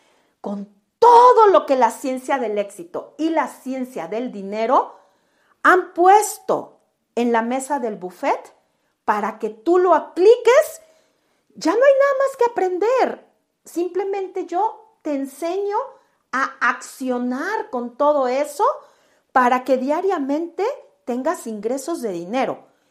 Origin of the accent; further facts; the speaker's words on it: Mexico; Es un número de WhatsApp en mi país, México.